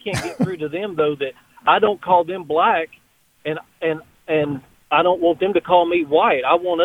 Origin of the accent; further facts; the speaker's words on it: United States; born there; You know, I mean, I was born in the United States.